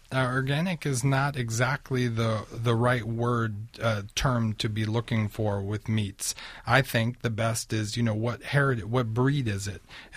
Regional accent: New York City, New York, United States; I grew up in New York City in the 70s.

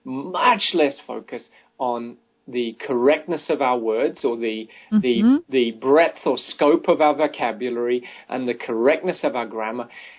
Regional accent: New Zealand; moved away as an adult; I come from New Zealand. I have to travel 3,000 kilometers before I meet a country that does not speak English as a first language.

